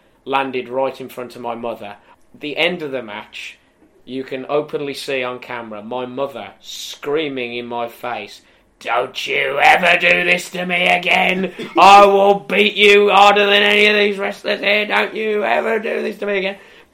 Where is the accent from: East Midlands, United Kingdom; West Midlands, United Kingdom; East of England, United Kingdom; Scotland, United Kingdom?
West Midlands, United Kingdom; Birmingham; it was, like, in Birmingham as well. And I do love my hometown.